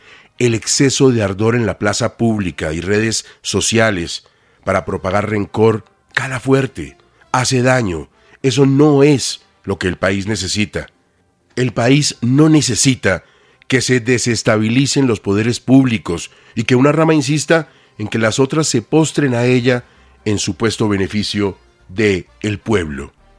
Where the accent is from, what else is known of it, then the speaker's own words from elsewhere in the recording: Colombia; nos tiene que tocar a todos, como colombianos, como demócratas